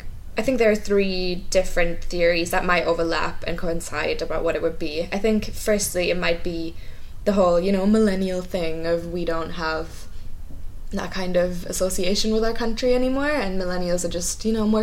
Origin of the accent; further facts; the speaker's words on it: Germany; we're from Germany